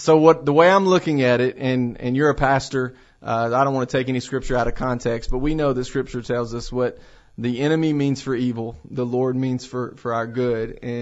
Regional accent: Cornersville, Tennessee, United States; I became super giddy because I'm from Cornersville, Tennessee. Google it.

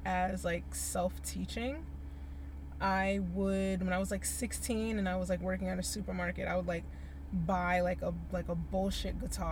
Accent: Roselle, New Jersey, United States; also born or lived in Irvington / Piscataway; We originally lived in Irvington when I was really, really young, and then my father passed, and then we moved to Roselle. And then right around high school, moved to Piscataway and been there ever since.

